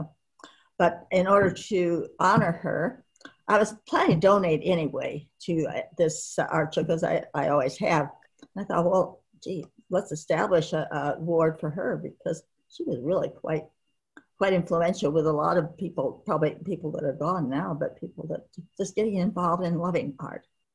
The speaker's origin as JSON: {"language": "English", "region": "Illinois", "country": "United States", "tie": "born or raised there", "moved": "yes", "said": "As I said, we grew up in Illinois, but I moved out here first, and then my parents followed me, so they lived kind of across the street from me."}